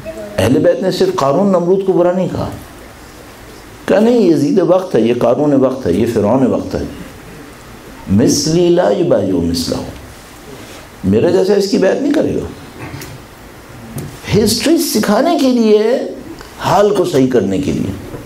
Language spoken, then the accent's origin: Urdu; Karachi, Sindh, Pakistan; میں ہم خود کراچی کے رہنے والے ہیں, کراچی میں جو شہادتیں ہوئی ہیں ان کو اپنی آنکھوں سے دیکھا ہے